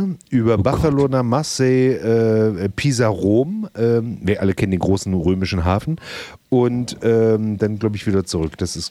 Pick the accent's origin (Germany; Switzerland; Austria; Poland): Austria; wir kommen aus Österreich, wir sind 6 Leute zwischen 67 und 73.